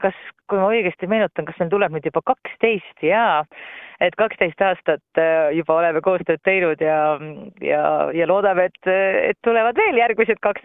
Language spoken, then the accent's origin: Estonian; Kohila, Rapla County, Estonia; Kohilast, kus mina pärit olen